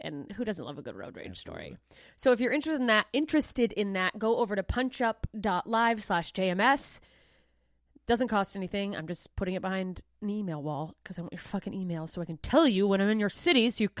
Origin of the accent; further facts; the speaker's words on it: United States; born there; I mean, I was born in America.